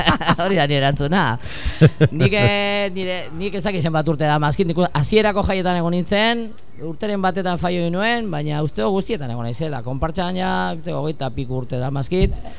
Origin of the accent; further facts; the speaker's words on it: Basque Country, Spain; Gu euskalduna gara, normaltasun osoan, pozarren bizi dugu eta aurrera